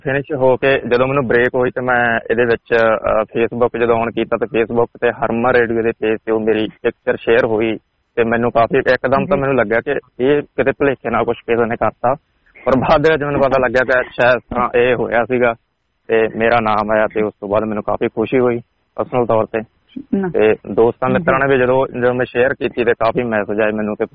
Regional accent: Sri Muktsar Sahib, Punjab, India; now in Melbourne, Australia; India ਤੋਂ ਜੀ ਅਸੀਂ ਪੰਜਾਬ ਤੋਂ ਸ਼੍ਰੀ ਮੁਕਤਸਰ ਸਾਹਿਬ ਡਿਸਟ੍ਰਿਕਟ ਤੋਂ ਬਿਲੋਂਗ ਕਰਦੇ ਹਾਂ ਜੀ, ਖਾਸ ਹੀ ਛੋਟਾ ਜਿਹਾ ਪਿੰਡ ਆ ਜੀ ਨਾਲ ਤੇ, ਪਰ ਅਸੀਂ ਕਾਫੀ ਸਮਾਂ ਪਹਿਲਾਂ ਅਸੀਂ ਮੁਕਤਸਰ ਸ਼ਹਿਰ ਦੇ ਵਿੱਚ ਸ਼ਿਫਟ ਹੋ ਗਏ ਸੀ ਤੇ ਉਸ ਤੋਂ ਬਾਅਦ ਨਾਲ ਦੀ ਨਾਲ ਹੀ ਅਸੀਂ ਇੱਧਰ ਆਸਟ੍ਰੇਲੀਆ ਮੈਲਬਰਨ ਆ ਗਏ।

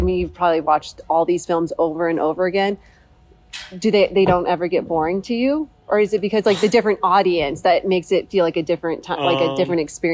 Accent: Colorado Springs, Colorado, United States; I'm originally from Colorado Springs.

